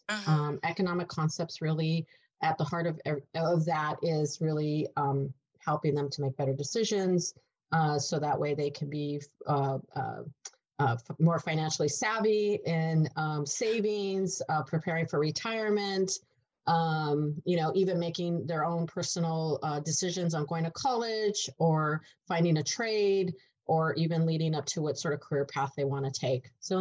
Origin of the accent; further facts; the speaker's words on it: Los Angeles, California, United States; I'm originally from East LA, and so I'm excited to be going to attend this event in Southgate. You know, it's my old neighborhood, my old background, awesome.